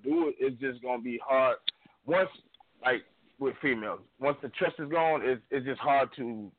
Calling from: South Carolina, United States; I'm calling from South Carolina.

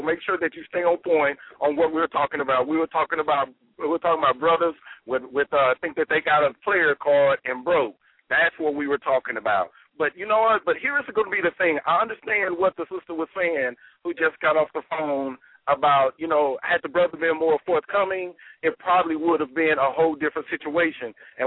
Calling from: Plano, Texas, United States; calling from Plano.

